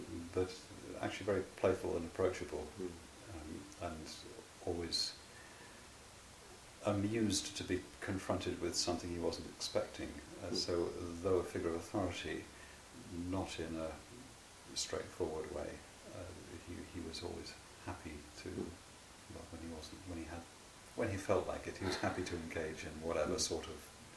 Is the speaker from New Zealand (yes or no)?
no; London, United Kingdom; in the Middlesex Hospital in London, where my father was a junior doctor. Mm-hmm. And I lived in and around London for the first 3.5 years of my life.